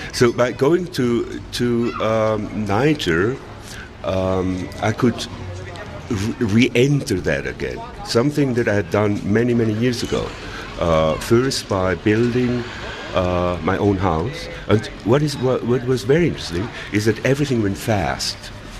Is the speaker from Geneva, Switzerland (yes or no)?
no; Graubünden, Switzerland; growing up in Engadine, we only had to go to school for 7 months.